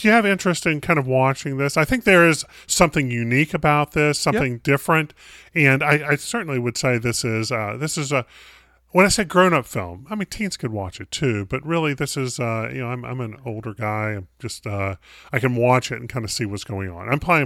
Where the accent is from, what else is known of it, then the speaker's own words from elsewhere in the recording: North Carolina, United States; Well, I grew up in North Carolina, and wrestling and NASCAR are two of the big sports there.